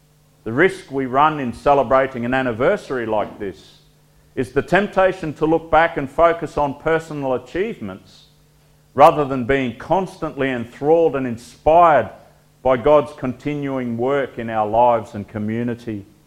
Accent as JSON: {"language": "English", "region": "Queensland", "country": "Australia", "said": "It's about as much as this Queenslander can bear."}